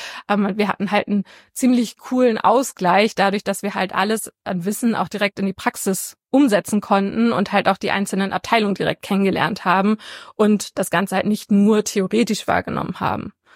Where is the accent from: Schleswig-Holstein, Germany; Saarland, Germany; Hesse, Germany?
Schleswig-Holstein, Germany; now in Hamburg, Germany; ich bin in der Nähe von Schleswig aufgewachsen und geboren, aber in einem winzig kleinen Dorf. Also gefühlt gab es dort mehr Kühe als Menschen.